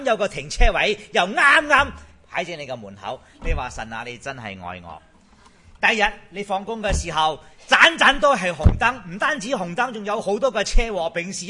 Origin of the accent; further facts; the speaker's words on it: China; 我哋系中国人。